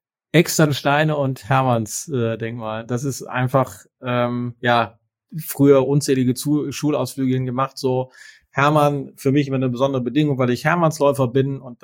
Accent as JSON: {"language": "German", "town": "Bielefeld", "region": "North Rhine-Westphalia", "country": "Germany", "tie": "born or raised there", "said": "auf den Spuren meiner Kindheit in Hoberge groß geworden."}